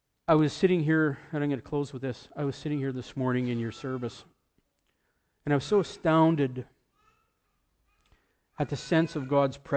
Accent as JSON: {"language": "English", "country": "Canada", "said": "I'm a Canadian Lutheran. Canadian Lutherans are different because they ain't even proud of who they are"}